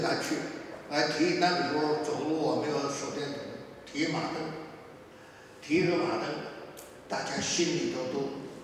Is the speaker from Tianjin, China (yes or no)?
yes; Tianjin, China; 我小的时候在天津模范学校小学读书住校